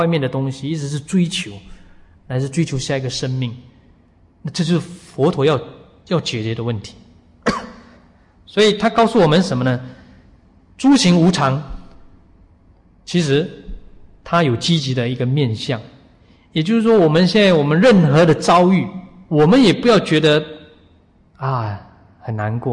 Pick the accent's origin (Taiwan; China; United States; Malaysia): Taiwan; born there; 所以我们出生在你看台湾这个环境